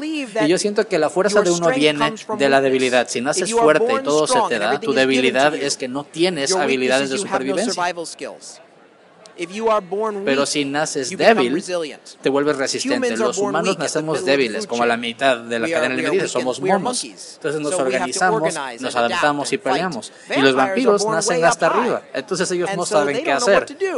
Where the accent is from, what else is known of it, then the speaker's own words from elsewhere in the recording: United States; en mi país, en Estados Unidos, de América, no Estados Unidos mexicanos, ya sé que tenemos dos Estados Unidos distintos